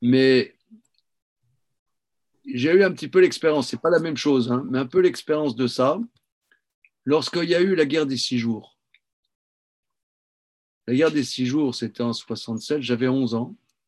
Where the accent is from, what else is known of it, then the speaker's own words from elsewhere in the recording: Nancy, Grand Est, France; le grand lycée de la ville où je suis né, à Nancy.